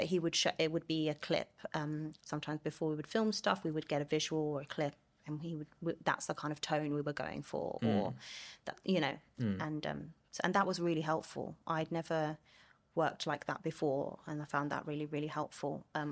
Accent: London, United Kingdom; And growing up in London, I didn't always have that opportunity.

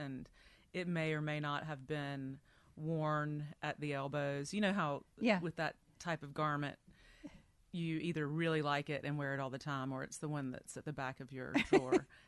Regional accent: Deep Run, North Carolina, United States; I'm from Deep Run, North Carolina, which is in eastern North Carolina.

